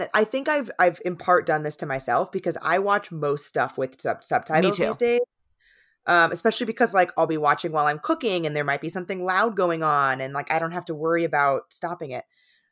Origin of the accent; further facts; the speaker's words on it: San Diego, California, United States; Yeah, like I grew up in San Diego, which is obviously quite close.